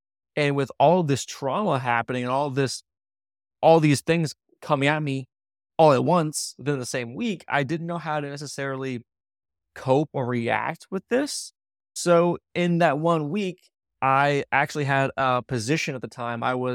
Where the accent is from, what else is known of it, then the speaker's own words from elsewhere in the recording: Virginia, United States; I'm actually about a two-hour drive from Washington, D.C. I was born and raised here in Virginia.